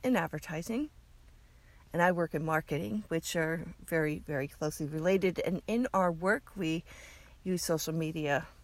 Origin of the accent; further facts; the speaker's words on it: United States; The top countries where we're heard, the USA, of course, because we are American.